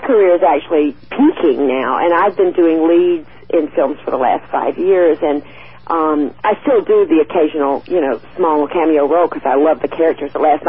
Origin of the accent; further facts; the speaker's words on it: the South, United States; accent: southern; I just, in life, I was not willing to lose my southern accent